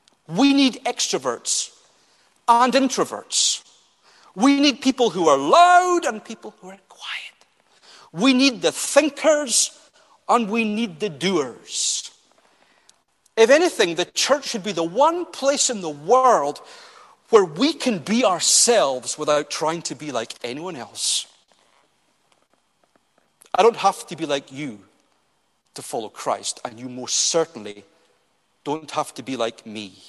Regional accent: Scotland, United Kingdom; Up until recently, and I come from the Highlands, so I've got no axe to grind here, Glasgow had Gaelic churches.

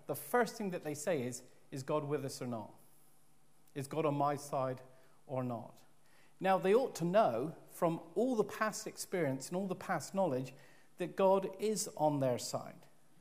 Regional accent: South West England, United Kingdom; as you are aware, I'm Cornish

